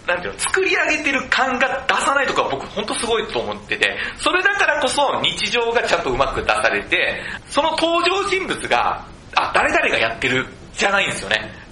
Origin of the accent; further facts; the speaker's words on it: Fukuoka, Japan; 僕のね、生まれ育った地域が本当は泥臭いんですよ。福岡のスラム街って言われるところ